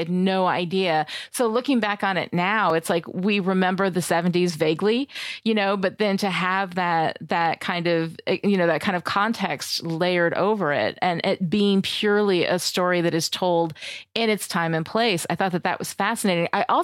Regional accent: Albany, New York, United States; I mean, I lived upstate. I grew up like around Albany area, like in there.

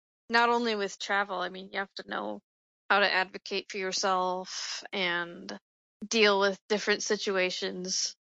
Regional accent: Indiana, United States; I am not. I am from Indiana.

